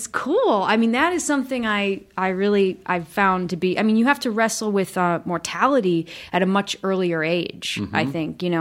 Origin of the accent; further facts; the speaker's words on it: Michigan, United States; and I was from Michigan and just felt so lucky to be there.